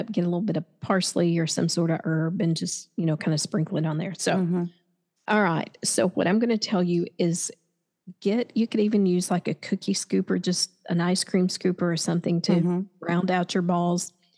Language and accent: English; Savannah, Georgia, United States; I just want to say that since I'm from Savannah, I just felt like that it was my duty to get.